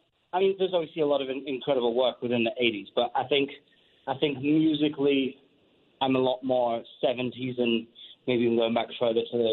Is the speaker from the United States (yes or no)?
no; England, United Kingdom; But it's been a confusing story because while we are an English band of English people, we have done pretty much all of the work in the U.S.